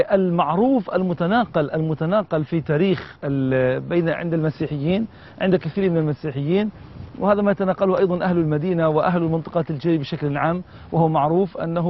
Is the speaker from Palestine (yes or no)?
yes; Palestine; اعترافنا احنا كشعب فلسطيني